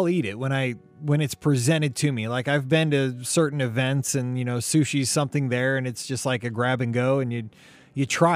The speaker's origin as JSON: {"language": "English", "region": "Midwest", "country": "United States", "said": "the menu has like 75 different options and I'm from the Midwest."}